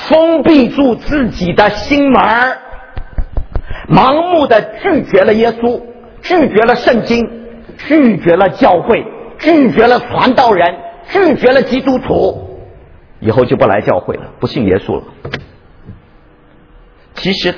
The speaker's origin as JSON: {"language": "Chinese", "country": "China", "said": "我们中国人说为朋友怎么样，两肋插刀啊"}